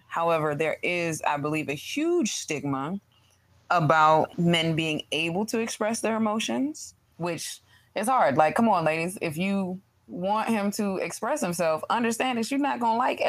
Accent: Ohio, United States; now in Virginia, United States; That's where I'm born and raised. I've been living in Virginia longer than my hometown, but that don't make me from here.

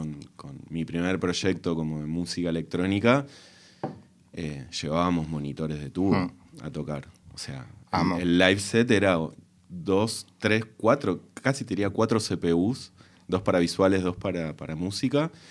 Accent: Argentina; Soy argentino.

